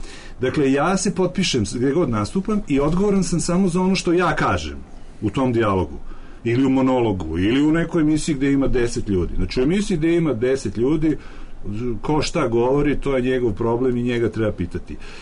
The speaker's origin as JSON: {"language": "Serbian", "country": "Serbia", "said": "mi smo ljudi Srbi"}